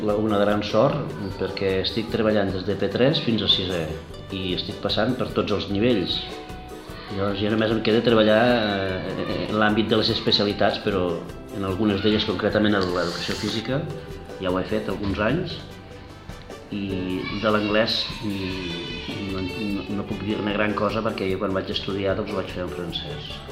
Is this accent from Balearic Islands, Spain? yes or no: no; Cabassers, Catalonia, Spain; jo vinc de Cabassers, que és un poble rural, és un poble petit